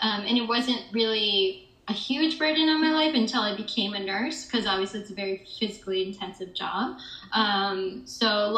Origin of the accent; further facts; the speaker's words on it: Michigan, United States; Yeah, so I'm originally from Michigan, the suburbs of Michigan, and I've always known that I've been a city girl at heart.